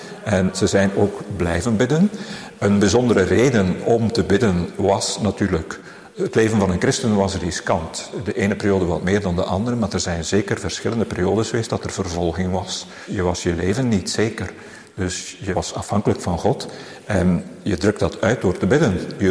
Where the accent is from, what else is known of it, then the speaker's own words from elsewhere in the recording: Izegem, West Flanders, Belgium; moved away as an adult; now in Leuven, Belgium; Ik ben afkomstig uit Izegem in West-Vlaanderen en ik ben rond mijn 20e naar Leuven gekomen met de bedoeling om priester te worden.